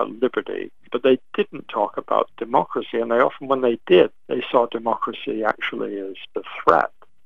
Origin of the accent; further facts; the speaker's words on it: England, United Kingdom; Today, I'm English. One of the peculiarities to me of American politics is the way everybody agrees on these sort of ideas.